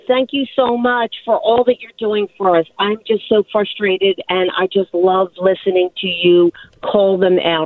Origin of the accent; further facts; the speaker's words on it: United States; it's so upsetting for me as an American. I'm 65 years old